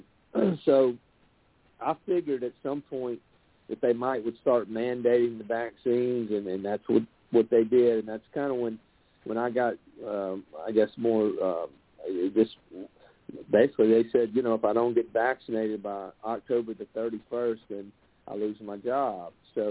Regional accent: Mississippi, United States; I'm 55 years old. I was born and raised in Mississippi. I was raised on the Mississippi Gulf Coast. My mother and father are from the northern part of the state.

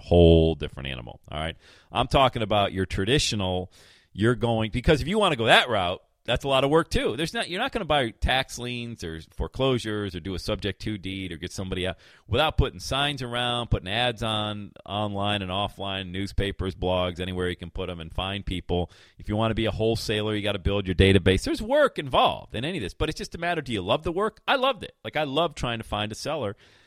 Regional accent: Bradford, Pennsylvania, United States; Growing up in Bradford, PA, listening to Rock 102 out of Buffalo, New York.

